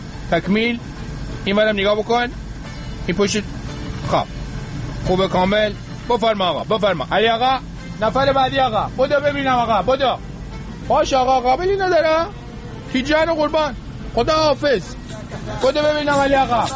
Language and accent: Persian; Rasht, Gilan, Iran; منم آرایشگرم، منم رشتیم